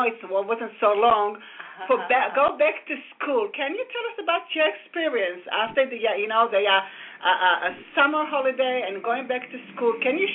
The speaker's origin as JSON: {"language": "English", "country": "Israel", "second_language": "English", "moved": "yes", "said": "I came from Israel, so in every year when the school starts, the teacher asks, what the expectation?"}